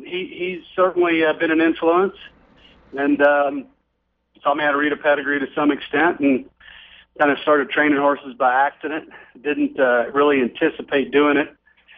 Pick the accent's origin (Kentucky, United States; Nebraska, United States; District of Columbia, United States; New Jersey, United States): Kentucky, United States; Lexington; also born or lived in Fort Chaffee, United States; No, I'm from Lexington.